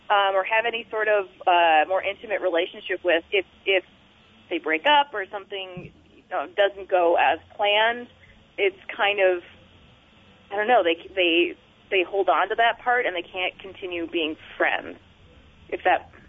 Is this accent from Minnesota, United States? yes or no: yes; Minnesota, United States; also born or lived in North Carolina; now in Sitka, United States; Sitka for 3.5 years. Before I was here, I was in North Carolina at grad school at Duke. And before that was growing up in Minnesota.